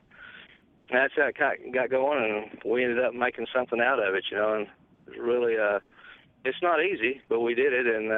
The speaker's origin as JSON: {"language": "English", "country": "United States", "said": "Well, I'm originally from the Arkansas-Oklahoma borderline. It's Boston Mountains. And I'm the last cowboy of the last generation that rode this Boston Mountain"}